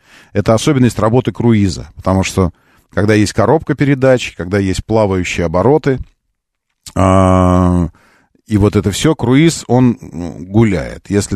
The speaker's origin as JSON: {"language": "Russian", "region": "Moscow", "country": "Russia", "said": "Я же москвич"}